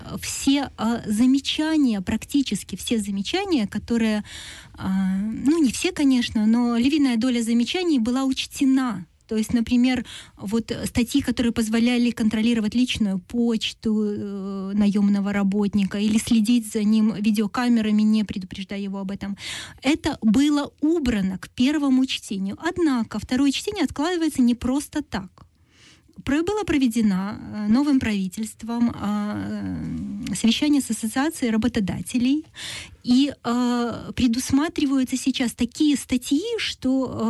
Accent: Belarus; now in Ukraine; Вот я живу в Украине 10 лет, я эмигрировала из Беларуси в 2006 году

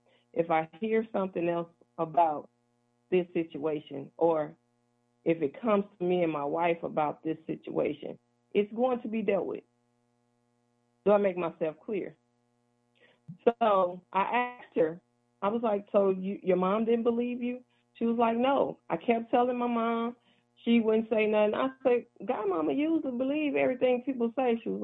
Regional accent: the South, United States; I have a friend that I grew up with in the South.

